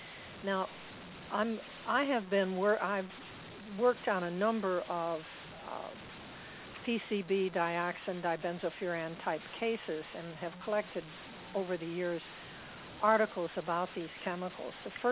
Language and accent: English; Buffalo, New York, United States; born there; I was born in New York State, in Buffalo, and I have family in Orleans and Warsaw, New York.